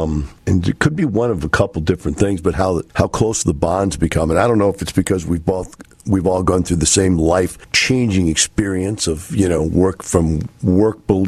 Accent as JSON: {"language": "English", "region": "Wisconsin", "country": "United States", "lives_now": "Texas, United States", "said": "I came from Wisconsin, which is a radically liberal leftist kind of state. And I lived in the Capitol and the college, both in the same town."}